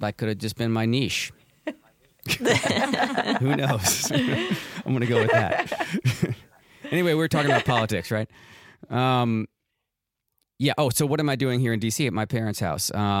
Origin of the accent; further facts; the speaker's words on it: Washington, District of Columbia, United States; I'm actually in D.C. right now. I'm in my hometown. I'm up in my parents' guest room, actually, the house I grew up in.